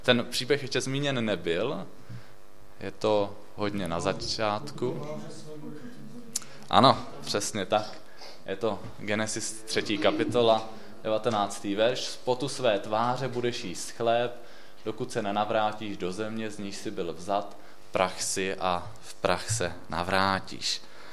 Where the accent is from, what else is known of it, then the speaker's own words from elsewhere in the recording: Brno, South Moravian Region, Czechia; moved away as an adult; now in Ostrava, Czechia; Já původně pocházím z Brna, s ženou jsme se stěhovali do Ostravy teďka v srpnu, takže asi před půl rokem